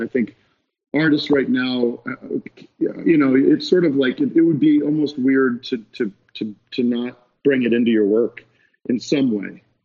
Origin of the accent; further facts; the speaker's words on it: Allentown, Pennsylvania, United States; But I also found out he was from my hometown or sister town. I'm from Allentown. He's from Bethlehem.